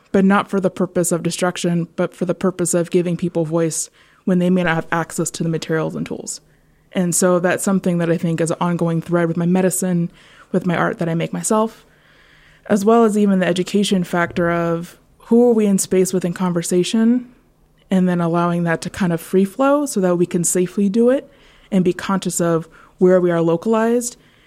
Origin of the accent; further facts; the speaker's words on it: Midwest, United States; And so with that Southern Ute kind of heritage, Southwest style, growing up in the Midwest, and then my father's family being from all over, so Africa, right?